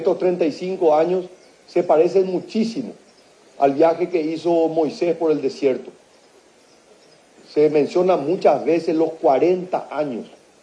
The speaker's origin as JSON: {"language": "Spanish", "country": "Paraguay", "said": "¿quién va a resolver los problemas del Paraguay si no somos nosotros los paraguayos?"}